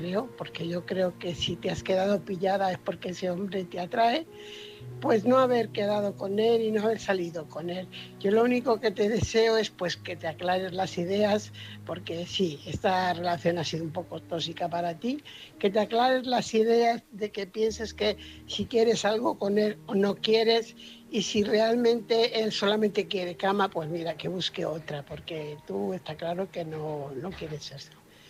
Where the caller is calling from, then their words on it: Fuenlabrada, Community of Madrid, Spain; corresponsal de Fuenlabrada.